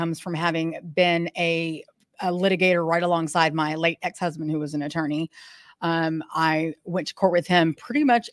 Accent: Houston, Texas, United States; I'm from Houston, born and raised.

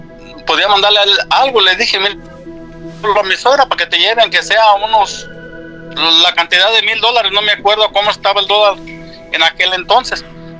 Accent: Arteaga, Michoacán, Mexico; yo soy de Arteaga, Michoacán, México.

